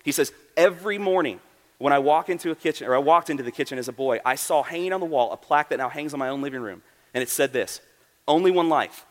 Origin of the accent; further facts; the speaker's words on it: Florida, United States; Yeah, I grew up in South Florida and just could never make the switch to the oh-so-disappointing UCF Knights football team.